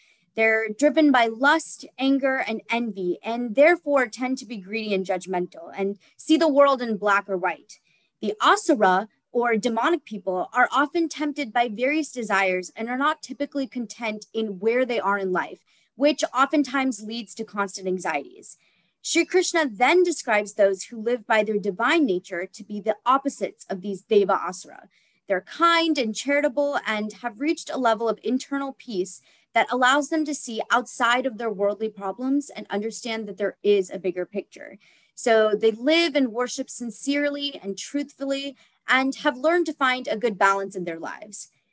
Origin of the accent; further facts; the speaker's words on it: Cary, North Carolina, United States; now in Atlanta, United States; I was raised in Cary, North Carolina. So I grew up going to the HSNC Temple in Morrisville and really consider it a huge part of my life.